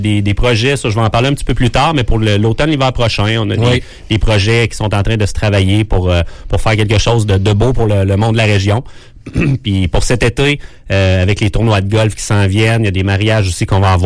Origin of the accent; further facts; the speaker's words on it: Victoriaville, Quebec, Canada; now in Rimouski, Canada; Ça fait 3 ans qu'on est déménagé ici à Rimouski avec la petite famille. On est originaire de la région de Victoriaville.